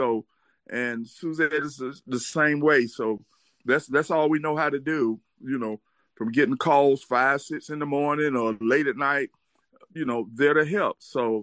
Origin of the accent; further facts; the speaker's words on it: Atlanta, Georgia, United States; I grew up here in Atlanta, and my father was doing the same thing back then